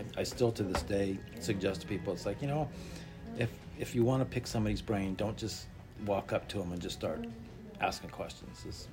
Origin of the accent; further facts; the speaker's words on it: Riverside, California, United States; Yep, I grew up in Riverside. My dad grew oranges and avocados.